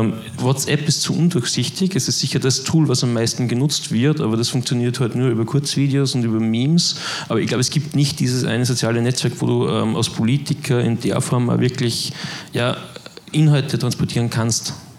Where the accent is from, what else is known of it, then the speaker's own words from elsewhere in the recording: Austria; Ich komme aus Österreich